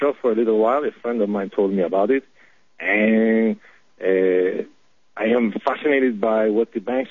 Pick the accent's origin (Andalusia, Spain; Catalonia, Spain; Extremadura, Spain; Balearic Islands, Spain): Balearic Islands, Spain; Ibiza; English is a second language; now in United States; I am from Spain, in Ibiza, mm-hmm. beautiful part of Spain. And I have lived in the United States for 15 years. I am now a citizen of the United States.